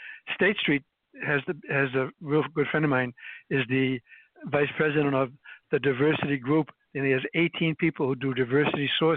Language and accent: English; Medford, Massachusetts, United States; Well, I have a very different background. I'm from Medford, Massachusetts.